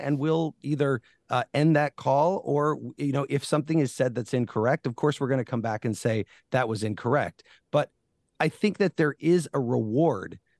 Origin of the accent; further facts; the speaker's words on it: Illinois, United States; people in Michigan, people in my home state of Illinois